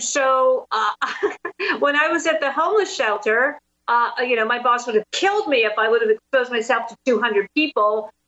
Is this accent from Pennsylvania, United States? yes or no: yes; Pittsburgh, Pennsylvania, United States; So I started my journey in my hometown of Pittsburgh, where I live.